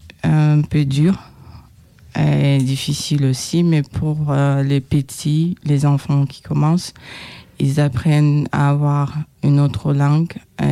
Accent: Rwanda; Je viens du Rwanda. C'est un pays qui est à l'Afrique de l'Est.

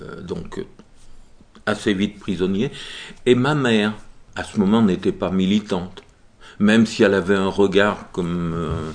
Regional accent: Romans-sur-Isère, Auvergne-Rhône-Alpes, France; born there; Alors, moi, je suis né à Romain, dans la Drôme, en 38.

